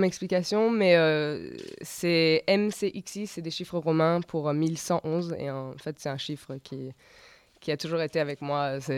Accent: New York, United States; Parce que je viens de New York, donc à New York, rien n'est très réel, quoi.

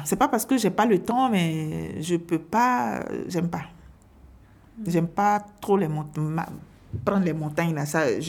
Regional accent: Côte d’Ivoire; moved away as an adult; now in Briançon, France; Je suis née le 23-11-1982, je suis ivoirienne. Je suis arrivée en France depuis 5 mai 2017, à Paris et à Briançon depuis 11 décembre 2018.

